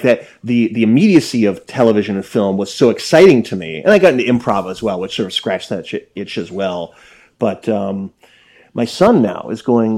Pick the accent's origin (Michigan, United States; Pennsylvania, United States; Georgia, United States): Michigan, United States; now in San Diego, United States; And I started out, I grew up in Michigan, and I came out there, and San Diego was great